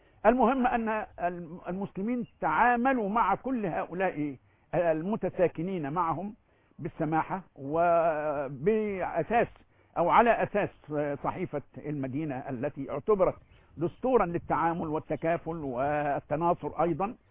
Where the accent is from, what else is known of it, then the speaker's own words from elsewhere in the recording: Egypt; عندنا ما نقول عيار 24 فعلا عندنا في مصر، وفيه عيار 21 وعيار 18